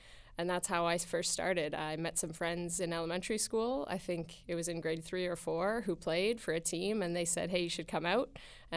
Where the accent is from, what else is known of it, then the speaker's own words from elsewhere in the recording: Beeton, Ontario, Canada; I grew up in Beaton, Ontario, as you said, a very small town. I actually grew up outside of town, so I grew up on a property of 10 acres, not a family farm, but basically could have been.